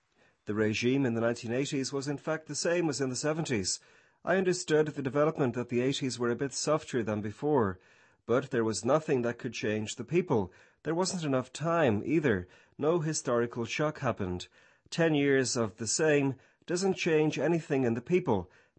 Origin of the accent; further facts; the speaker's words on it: Moravia, Czechia; I would usually say that I was Czech, but sometimes I said I was from Moravia because I knew that they wouldn't know where that was.